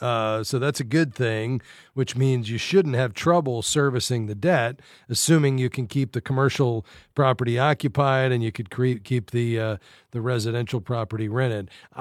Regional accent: Fort Lauderdale, Florida, United States; Let's head to my hometown, Fort Lauderdale.

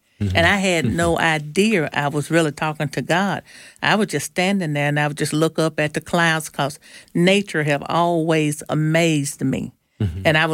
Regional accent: Nelleton, Mississippi, United States; I'm from Nelleton, Mississippi

